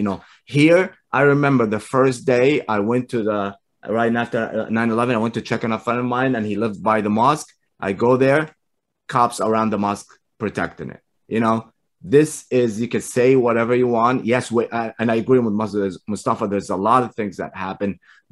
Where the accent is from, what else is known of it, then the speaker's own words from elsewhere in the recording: United States; But we, as American people, we are willing to take that.